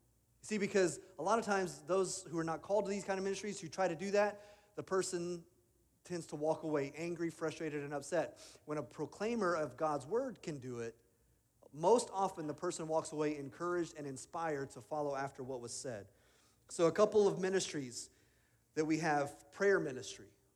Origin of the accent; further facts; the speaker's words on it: Pacific Northwest, United States; I grew up in the Northwest, and I'll grant you that. I didn't grow up in the South, but I never heard it.